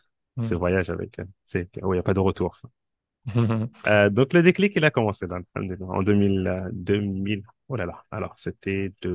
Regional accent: Île-de-France, France; moved away as an adult; J'ai grandi en France, en banlieue parisienne, dans la banlieue ouest. Alhamdulillah, j'étais en France jusqu'en 2002.

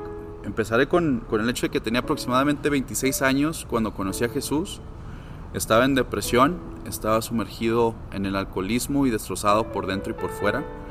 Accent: Ciudad Juárez, Chihuahua, Mexico; now in Guadalajara, Mexico; Tengo aproximadamente 10 años aquí en Guadalajara. Soy de Juárez, Chihuahua, donde hacen unos burritos muy, muy buenos.

